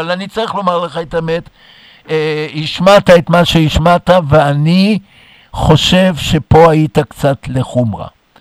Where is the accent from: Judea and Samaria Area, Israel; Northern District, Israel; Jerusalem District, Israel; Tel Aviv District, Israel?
Tel Aviv District, Israel; Tel Aviv; אני נולדתי בארץ, נולדתי בתל אביב